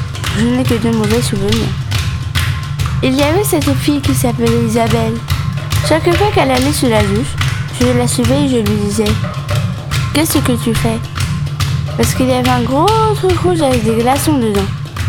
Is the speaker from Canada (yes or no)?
no; Côte d’Ivoire; Je suis originaire de la Côte d'Ivoire.